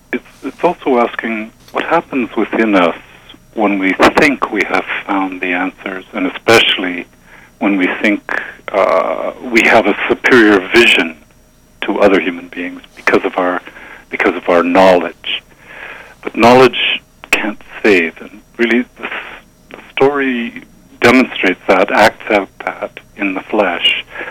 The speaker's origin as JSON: {"language": "English", "country": "Canada", "said": "I'm a Canadian, we've been living with this longer than you have"}